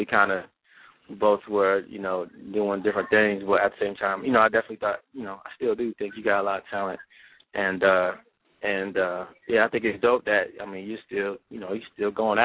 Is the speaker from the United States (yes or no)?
yes; Lansing, Michigan, United States; now in Atlanta, United States; I'm from Lansing, Michigan.